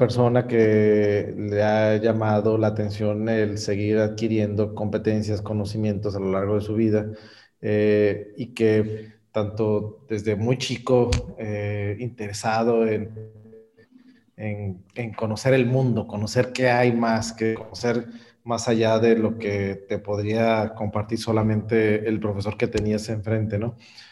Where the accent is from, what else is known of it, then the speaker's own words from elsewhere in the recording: Tampico, Tamaulipas, Mexico; en mi ciudad natal, que es Tampico, Tamaulipas, veía el puerto industrial